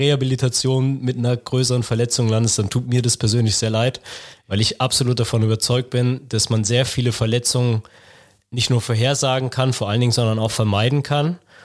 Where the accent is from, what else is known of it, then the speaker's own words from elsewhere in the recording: Bernkastel-Kues, Rhineland-Palatinate, Germany; ein Kollege auch aus der Physiotherapie, der aus meiner Heimat kommt, aus Bernkastel